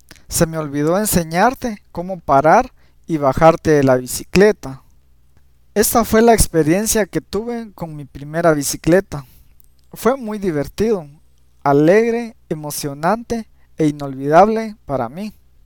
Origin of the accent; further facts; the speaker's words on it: Guatemala; tengo 22 años y soy de Guatemala.